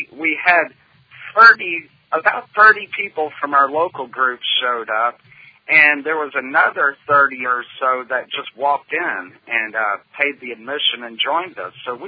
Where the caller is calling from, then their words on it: Houston, Michigan, United States; I'm broadcasting live from Houston, Michigan.